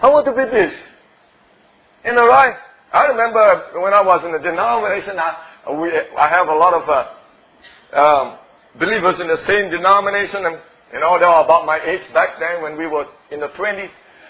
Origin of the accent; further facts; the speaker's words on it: Singapore; English is a second language; I'm a Singaporean, I have heard a hillbilly preacher preaching